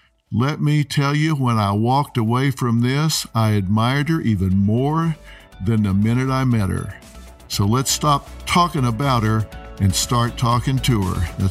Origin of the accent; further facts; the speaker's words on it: Texas, United States; accent: Texas; Yeah, it is Texas, yeah.